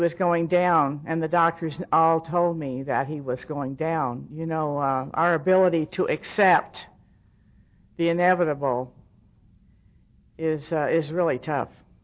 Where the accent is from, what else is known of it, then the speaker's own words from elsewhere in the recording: Texas, United States; moved away as an adult; now in Los Angeles, United States; Because I had just moved to Los Angeles from Texas. I was born and raised in Texas.